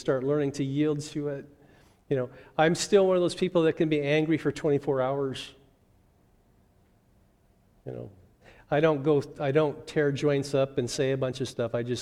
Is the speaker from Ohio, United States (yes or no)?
no; Oregon, United States; You know, where I grew up on the Oregon coast, you were a man, if you slept with a girl, you got in a fight and you got drunk.